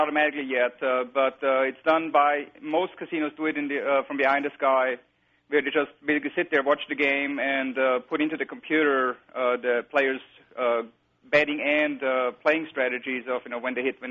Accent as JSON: {"language": "English", "region": "Vienna", "country": "Austria", "said": "I'm originally from Vienna, Austria."}